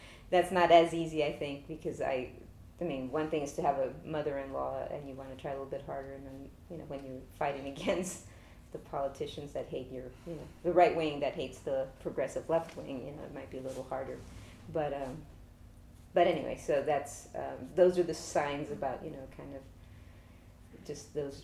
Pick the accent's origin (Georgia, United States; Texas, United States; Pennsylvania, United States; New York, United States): Texas, United States; San Antonio; born there; I was born here in San Antonio on April 24th, 1960, at the Baptist Memorial Hospital, a few half a mile down from here.